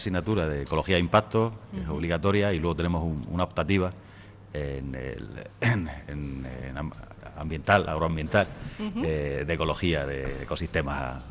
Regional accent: Orihuela, Valencian Community, Spain; now in Murcia, Spain; Yo soy de Orihuela, sí. Aunque vivo en Murcia, pero vamos, soy de Orihuela.

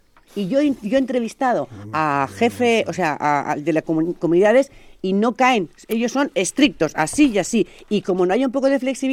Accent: Spain; que soy también católica, soy española

